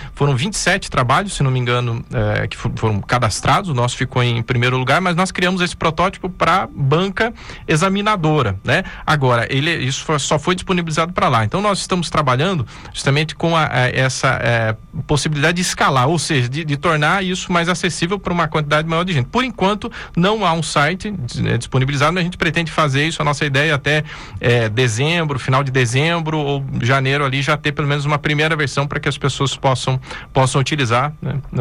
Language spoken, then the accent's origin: Portuguese; Curitiba, Paraná, Brazil; O cidadão lá da minha cidade, por exemplo, de Curitiba